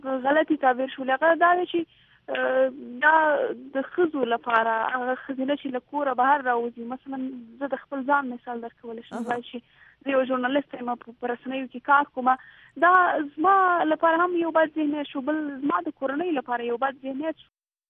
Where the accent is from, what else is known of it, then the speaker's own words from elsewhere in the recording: Afghanistan; زه شخصا دا چې زه یو افغان یم او په دغه ټولنه کې ژوند کوم